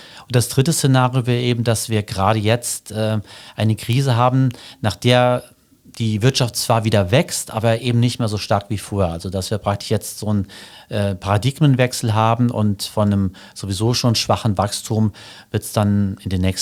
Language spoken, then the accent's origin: German; Sotzweiler, Saarland, Germany; ich bin geboren in Sotzweiler und aufgewachsen hier im Saarland, war hier auf der Schule und habe auch angefangen zu studieren im Saarland.